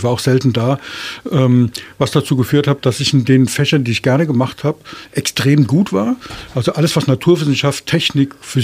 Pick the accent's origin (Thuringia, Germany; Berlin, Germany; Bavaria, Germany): Berlin, Germany; born there; Ich bin geboren in Berlin.